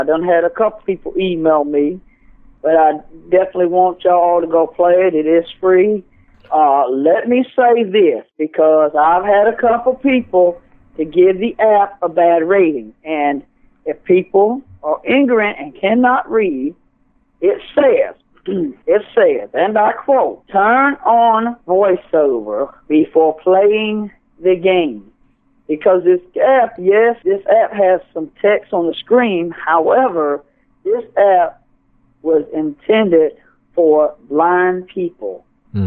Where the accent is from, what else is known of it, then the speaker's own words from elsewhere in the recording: United States; Even though I am an American, I do use the British voice.